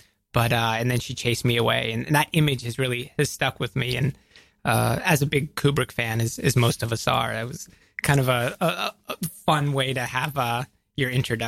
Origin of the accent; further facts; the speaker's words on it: Georgia, United States; I grew up outside of Atlanta, Georgia.